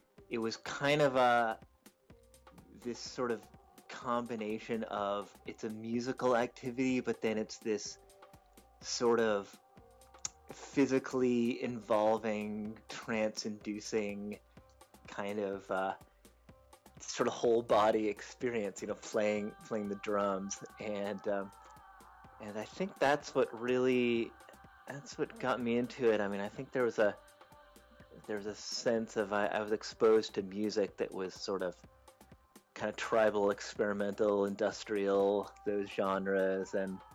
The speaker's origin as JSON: {"language": "English", "region": "Massachusetts", "country": "United States", "said": "No, I'm from Massachusetts, East Coast, United States originally."}